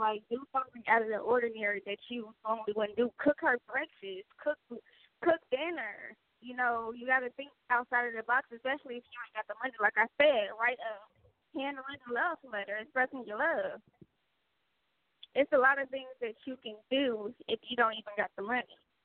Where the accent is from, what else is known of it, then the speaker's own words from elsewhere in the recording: Midwest, United States; So, me personally, I'm from the Midwest.